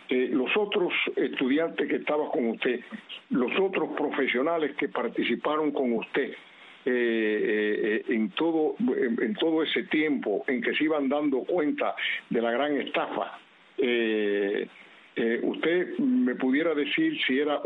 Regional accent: Cuba; moved away; Todos somos cubanos. Fuera de Cuba, en todos estos años, el destierro ha aumentado mucho. Hay cerca de 3 millones de cubanos que estamos listos.

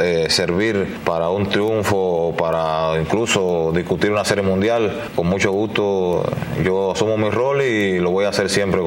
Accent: Cuba; now in United States; Yo salí de Cuba tirando recta, slider y curva. Aquí incrementé el cambio de velocidad.

